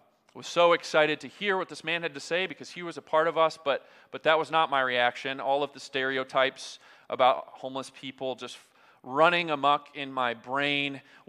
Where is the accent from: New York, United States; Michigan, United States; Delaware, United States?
Michigan, United States; Something that I grew up doing around the Thanksgiving table in my home in Michigan